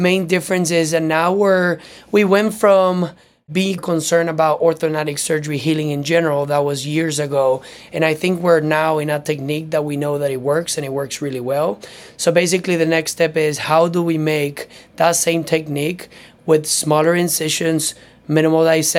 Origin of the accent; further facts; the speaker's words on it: Venezuela; moved away as an adult; now in United States; I'm originally from Venezuela. I did my dental school there. Then I had some training in Colombia.